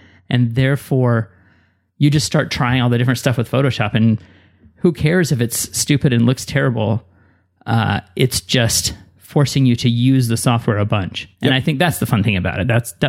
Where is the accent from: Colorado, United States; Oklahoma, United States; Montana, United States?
Montana, United States; But to clarify, I grew up in Montana, and we did not have TV until the 90s.